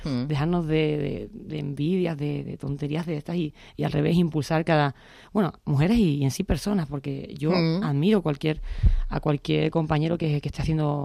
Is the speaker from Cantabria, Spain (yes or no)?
no; Andalusia, Spain; also born or lived in Vic; yo nací en Cataluña, en Vic, y con 4 años me llevaron mis padres, que son andaluces, a Andalucía. Estuve hasta los 17, 18, pero siempre yendo a Barcelona como de vacaciones